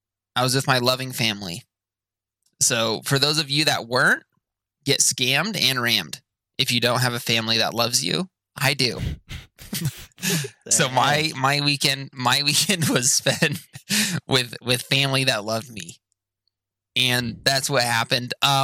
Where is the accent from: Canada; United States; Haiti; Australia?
Canada; I would have you know, I am a Canadian, my friend.